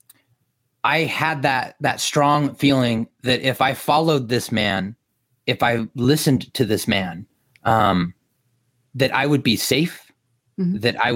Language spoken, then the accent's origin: English; Killeen, Texas, United States; I grew up in Killeen, Texas. If anybody knows anything about Killeen, it is drive right through it.